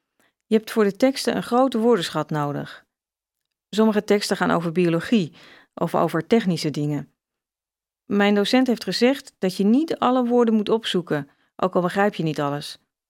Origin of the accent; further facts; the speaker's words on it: Indonesia; Dutch is a second language; moved away as an adult; now in Netherlands; Nou, ik kom uit Indonesië en ik deed de hotelschool in Jakarta.